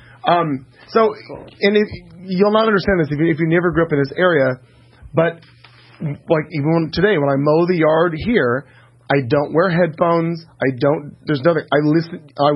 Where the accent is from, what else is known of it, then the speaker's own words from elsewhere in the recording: Joplin, Missouri, United States; I took a little family trip back to where Marty and I had been, in my hometown of Joplin, Missouri.